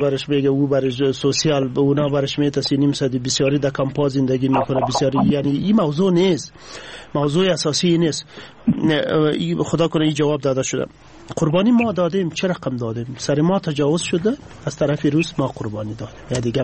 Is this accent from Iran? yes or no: no; Afghanistan